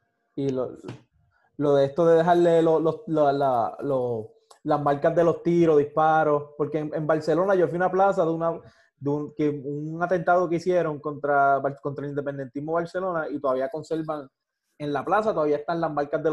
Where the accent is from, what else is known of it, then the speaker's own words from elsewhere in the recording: Puerto Rico; yo vengo de Puerto Rico, un sitio de 900 kilómetros cuadrados, 9.000 kilómetros cuadrados.